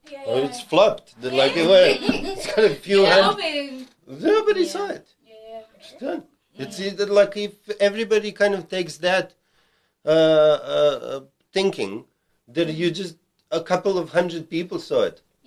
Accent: South Africa; man, I'm Serbian. Like, I'm South African, but like my DNA is Serbian, and we are straightforward.

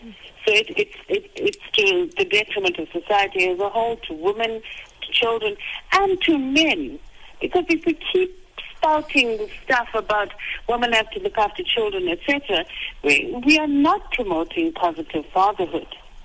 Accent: South Africa; even as a South African, it was quite shocking

